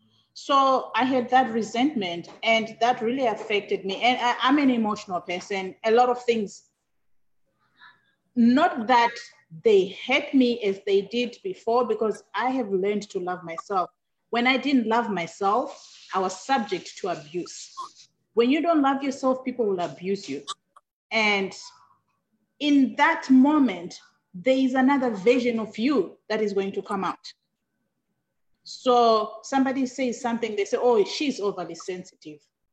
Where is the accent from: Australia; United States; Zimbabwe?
Zimbabwe; And growing up, I grew up in Zimbabwe and I lost my mother.